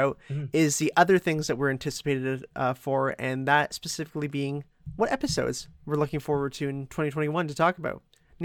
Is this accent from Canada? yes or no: yes; Toronto, Ontario, Canada; Obviously, we're from Toronto, but I'm not actually a Leafs fan.